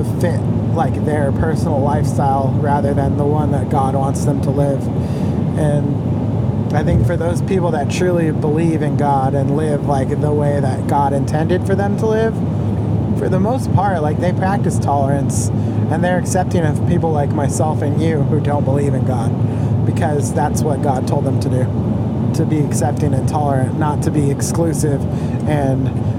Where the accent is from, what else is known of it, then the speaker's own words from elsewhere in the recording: United States; I'm American, but...